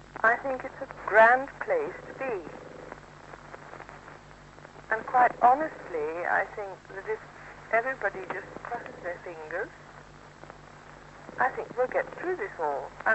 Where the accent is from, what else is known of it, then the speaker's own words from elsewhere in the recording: England, United Kingdom; born there; Now, I was born in England. I'm not English. I'm from an Eastern European country.